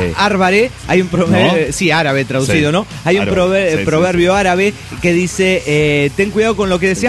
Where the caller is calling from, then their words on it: Cali, Valle del Cauca, Colombia; de Cali, Colombia.